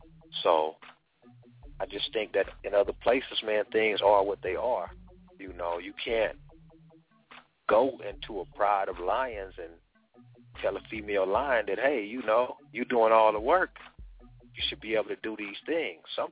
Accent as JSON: {"language": "English", "country": "United States", "tie": "born or raised there", "said": "I think that growing up in the United States, a certain mindset develops."}